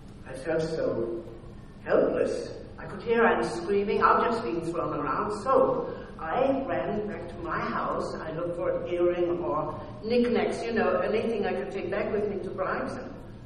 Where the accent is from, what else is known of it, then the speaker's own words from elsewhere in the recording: Austria; So another soldier recognized my accent. He was Austrian, and so was I. But I had been adopted by a Dutch family.